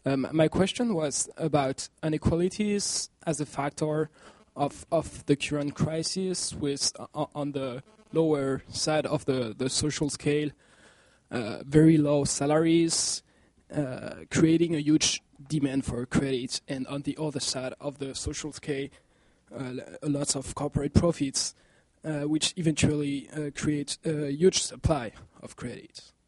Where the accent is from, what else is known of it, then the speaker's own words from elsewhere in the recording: France; English is a second language; I come from France, so sorry about my poor English.